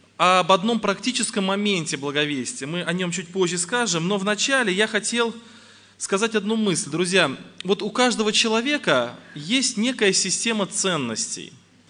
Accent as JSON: {"language": "Russian", "town": "Yeysk", "region": "Krasnodar Krai", "country": "Russia", "said": "я из Краснодарского края, город Ейск. Это на берегу Азовского моря, есть такой небольшой городок, очень хороший, кстати."}